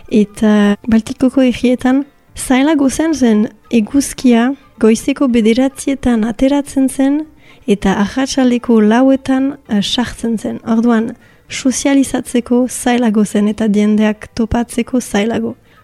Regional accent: Bayonne, Nouvelle-Aquitaine, France; Baionakoa naiz eta bon, ez dakit importantea den, ogoita amabost urte ditut.

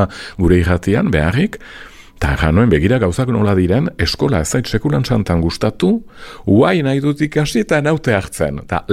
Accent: Saint-Pée-sur-Nivelle, Nouvelle-Aquitaine, France; Ni senpertara naiz, euskalduna naiz, eskuara banakien kasi galdu nuen berreskuratu dut, fededuna naiz, familiaren aldetik hola baita

